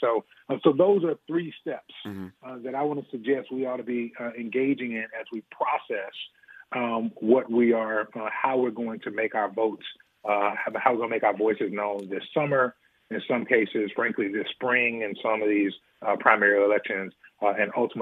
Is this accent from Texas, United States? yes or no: yes; Dallas, Texas, United States; also born or lived in St. Louis; now in Washington, United States; I grew up in Dallas, but 20 years before coming to D.C., I was in St. Louis.